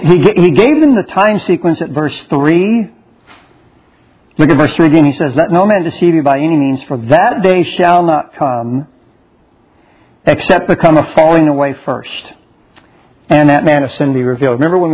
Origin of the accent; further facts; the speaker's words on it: San Antonio, Texas, United States; the guy out of San Antonio, Texas, unfortunately my hometown, so giving a bad name to my hometown.